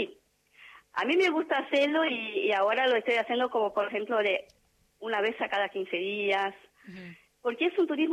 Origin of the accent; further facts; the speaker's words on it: Porto Alegre, Rio Grande do Sul, Brazil; Spanish is a second language; Yo soy de Porto Alegre.